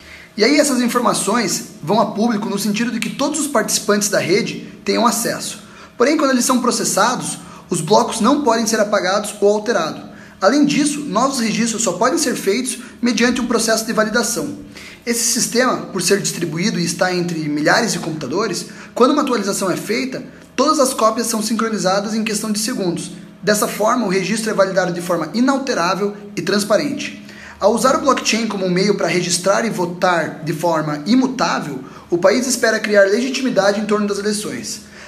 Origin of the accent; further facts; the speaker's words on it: Curitiba, Paraná, Brazil; now in United States; sou curitibano, empreendedor do Brasil e aqui no Vale do Silício, nos Estados Unidos.